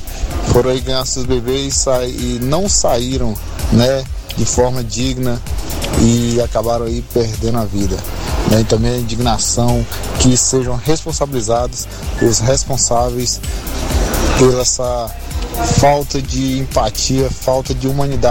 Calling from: Samambaia, Federal District, Brazil; Sou aqui da Samambaia Norte.

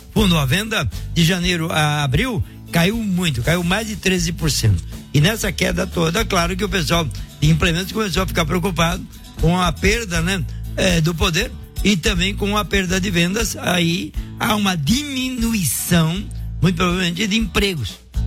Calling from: Parobé, Rio Grande do Sul, Brazil; sou de Parobé, ligado com o tio aqui no Rio Grande do Sul.

